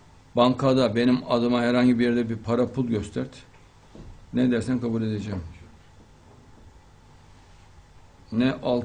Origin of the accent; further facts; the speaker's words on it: Hakkari Province, Turkey; ben bir Hakkari'li olarak sizi gerçekten çok seviyorum